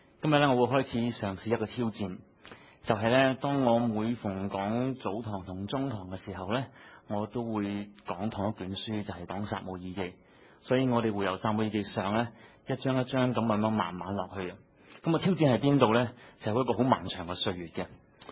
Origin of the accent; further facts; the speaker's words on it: Hong Kong; 占中这两个字是过去一年几我们香港人听得最多最具争议性的两个字。